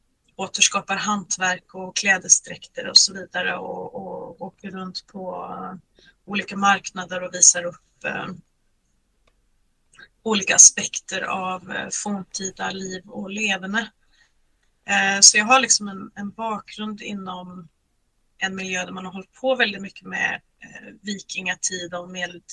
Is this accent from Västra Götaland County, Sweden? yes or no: yes; Västra Götaland County, Sweden; now in Norway; Bovallstrand. Jag har gått i skolan i Uddevalla, jag har studerat i Göteborg. Så Bohuslän är ju mitt hemlän, eller man ska säga. Och sen har jag flyttat till Norge